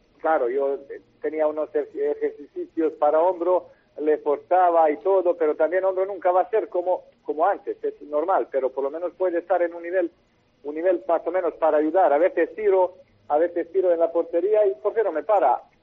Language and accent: Spanish; Montenegro; Spanish is a second language; moved away as an adult; also born or lived in Spain; cuando salí de Montenegro, primera casa siempre porque tuve mi primer equipo de Cangas. Y luego, después de 2 años, me pasé a Valladolid.